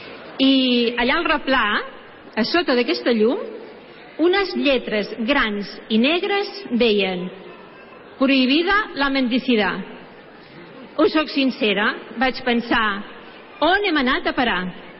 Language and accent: Catalan; La Bisbal de Falset, Catalonia, Spain; born there; now in Roda de Berà, Spain; El meu poble de naixement no és Roda. Vaig néixer a la Bisbal de Falset, un petit poble del Priorat. Se'm deu notar amb la parla. Però em sento rodenca i m'estimo Roda.